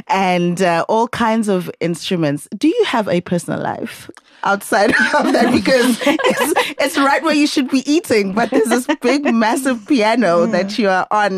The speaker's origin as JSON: {"language": "English", "town": "Durban", "region": "KwaZulu-Natal", "country": "South Africa", "said": "I'm from Durban, so"}